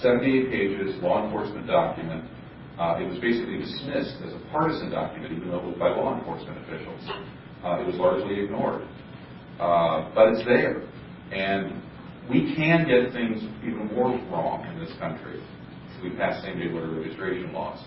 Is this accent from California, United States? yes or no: yes; California, United States; I'm from California.